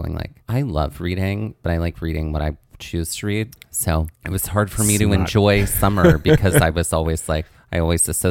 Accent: Mississippi, United States; Well, like, I grew up in the heat. I grew up in South

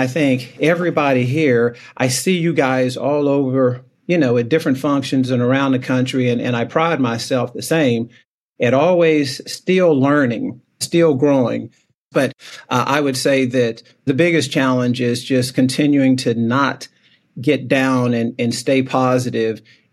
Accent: Plano, Texas, United States; I didn't know that market because I'm born and raised in Plano.

